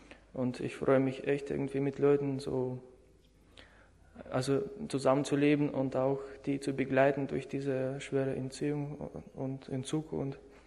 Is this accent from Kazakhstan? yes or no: yes; Kazakhstan; now in Bamberg, Germany; ich komme ursprünglich aus Kasachstan, so in Russland irgendwo. Und im Moment wohne ich in Bamberg